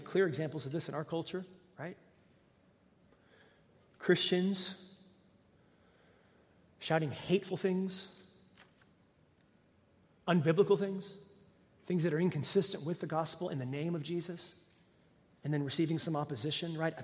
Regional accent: United States; We were founded upon a love for authority as Americans. I can say that. I'm an American.

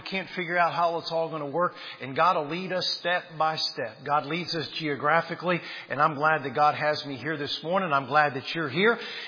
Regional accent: Washington, District of Columbia, United States; Now listen, I'm from Washington, D.C. I'm a Redskin fan.

